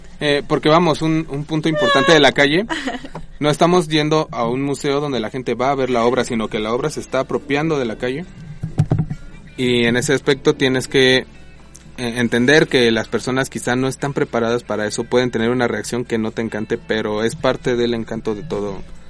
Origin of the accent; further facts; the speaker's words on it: Mexico City, Mexico; Soy de la Miguel Hidalgo, he vivido ahí toda mi vida.